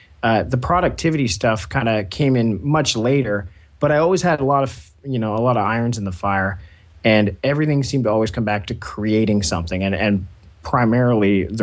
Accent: Ontario, Canada; I spent a little bit of time, no more than 5 years in any one place. And growing up, I grew up in Ontario, so near Toronto area. So I would be, you know, moving from place to place every few years

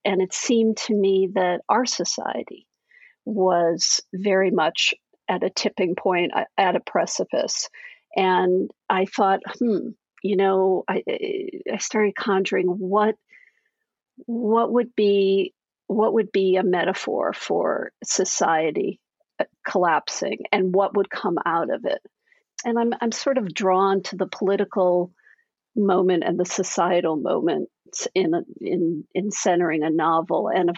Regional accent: East Coast, United States; moved away; I've been out here for some decades. I grew up on the East Coast

